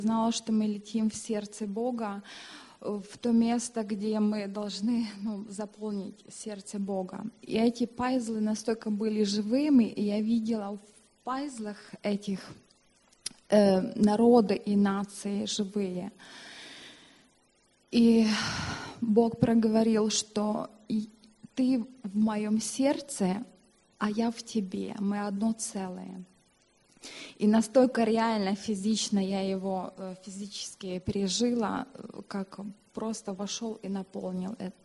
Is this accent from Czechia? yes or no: yes; Prague, Czechia; я из Праги. Я хожу в церковь, пастор мой Вадим Балев.